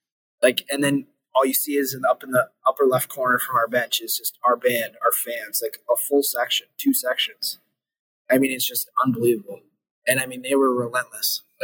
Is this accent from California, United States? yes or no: no; Marquette, Michigan, United States; Obviously, like, growing up in Marquette, I've been a huge Northern fan.